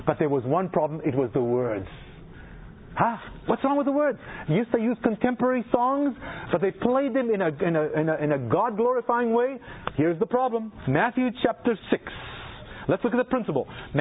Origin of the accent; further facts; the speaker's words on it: South Africa; now in United States; I'm an American now. Yes, I still hold South African citizenship. By the way, I've got 3 citizenships.